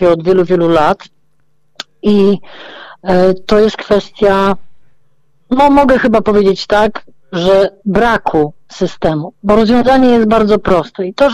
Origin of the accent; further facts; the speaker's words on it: Warsaw, Masovian Voivodeship, Poland; Praga jest mi szczególnie bliska, bo ja się na Pradze wychowałam.